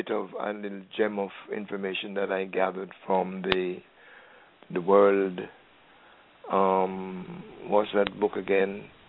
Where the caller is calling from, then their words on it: Mount Vernon, New York, United States; from Mount